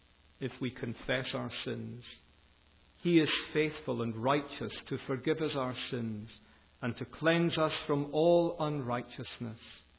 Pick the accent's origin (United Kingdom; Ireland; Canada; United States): United Kingdom; Glasgow, Scotland; accent: Educated Glasgow; I hope my accent isn't a distraction for some of you who haven't heard it before. It's called Educated Glasgow, in case you're wondering.